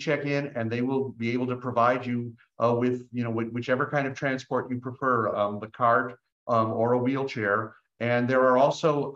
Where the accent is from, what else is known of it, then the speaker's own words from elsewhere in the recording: New Mexico, United States; I come from New Mexico